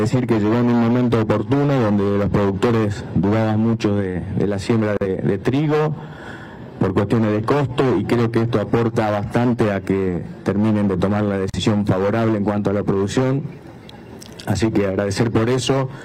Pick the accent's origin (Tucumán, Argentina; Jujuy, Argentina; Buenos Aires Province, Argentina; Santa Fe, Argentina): Santa Fe, Argentina; como santafesino digo, ojalá esto contagie al resto